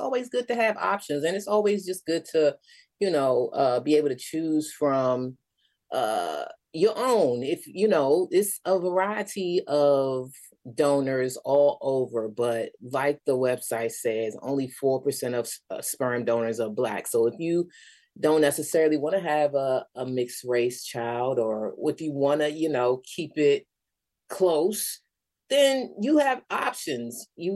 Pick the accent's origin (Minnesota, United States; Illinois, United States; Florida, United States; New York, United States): Illinois, United States; Chicago; me personally, I'm from Uptown, but I really appreciate how she shines a spotlight on the South Side.